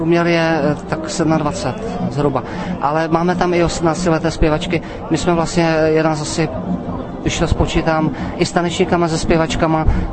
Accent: Moravia, Czechia; now in Prague, Czechia; jsme vlastně Moraváci tady z Prahy

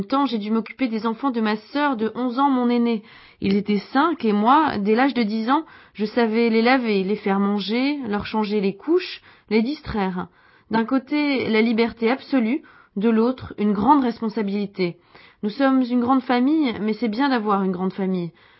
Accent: Prague, Czechia; French is a second language; Je suis originaire de Žižkov. Ma mère et mon père étaient ouvriers.

